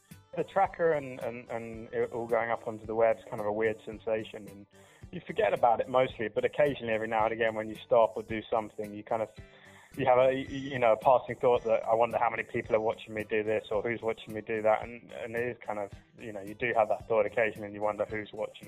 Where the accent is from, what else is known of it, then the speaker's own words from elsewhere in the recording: United Kingdom; I'm from Great Britain, from just outside London.